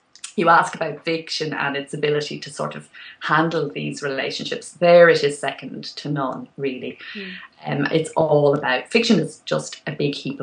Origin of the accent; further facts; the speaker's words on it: Ireland; people are often surprised when they find out that I'm Irish